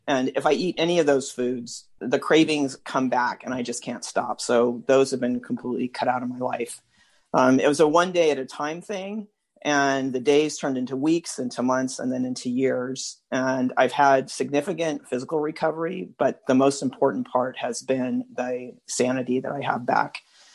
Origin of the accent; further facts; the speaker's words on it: California, United States; I'm from the San Francisco Bay Area